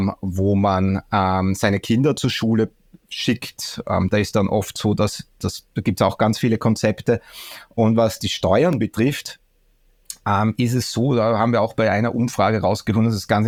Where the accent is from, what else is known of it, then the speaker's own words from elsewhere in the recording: Austria; Nein, ich bin Österreicher, ja.